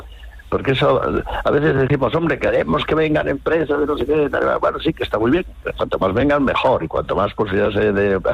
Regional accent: León, Castile and León, Spain; a pesar de ser uno de tantos leoneses

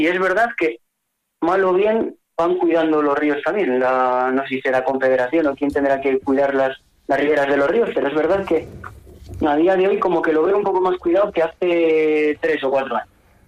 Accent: Basque Country, Spain; cuando yo vivía en el pueblo, que yo soy del País Vasco, vivía ahí en un pueblecito con mi madre, mi padre y mis abuelos

